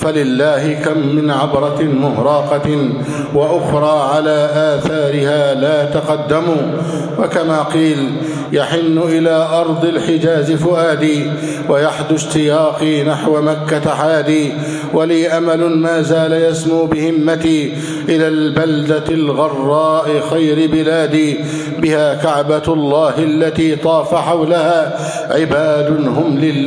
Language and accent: Arabic; Egypt